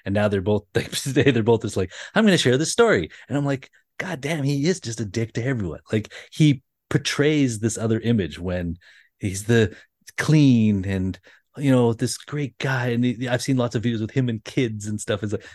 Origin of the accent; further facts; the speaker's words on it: Canada; I had to sing it at some point, being a Canadian kid who loves hockey and also hates CM Punk.